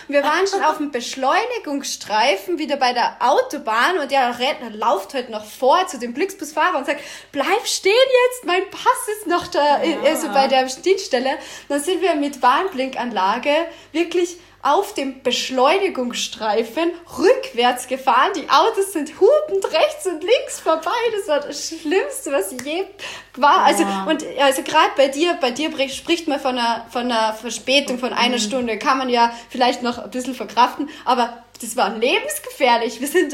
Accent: Salzburg, Austria

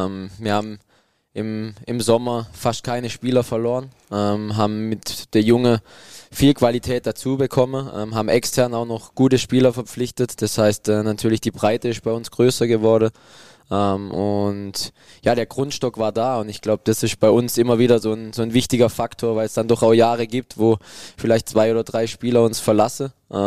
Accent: Baden-Württemberg, Germany; Mein Sehnsuchtsort, ja, ich muss schon sagen, das ist schon mein Heimatdorf. Ich bin mittlerweile hierher gezogen. Ich fühle mich auch extrem wohl, aber es kommt dann doch nichts über mein Dorf da oben im Schwarzwald, im Nirgendwo.

